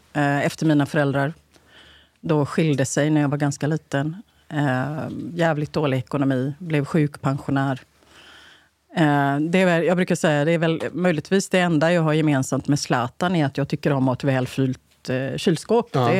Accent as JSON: {"language": "Swedish", "town": "Gothenburg", "region": "Västra Götaland County", "country": "Sweden", "tie": "born or raised there"}